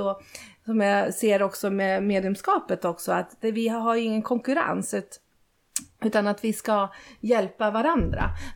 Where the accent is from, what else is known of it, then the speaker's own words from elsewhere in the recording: Eskilstuna, Södermanland, Sweden; also born or lived in Kungsör; now in Enköping, Sweden; jag är ursprungligen från Eskilstuna. Och när jag träffade honom så bodde han i Kungsör. Så jag flyttade ju till honom direkt i Kungsör. Men 10 år pallade jag var i Kungsör. Och sen var det raka vägen hit till Enköping.